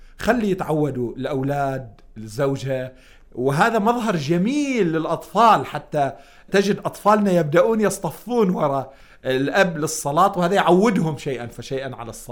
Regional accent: Lebanon

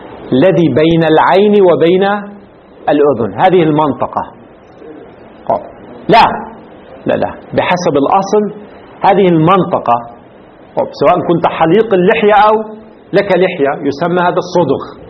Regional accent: Lebanon; في العامية عندنا في لبنان يستعمل في الفترة الأخيرة مثل من هذا القبيل.

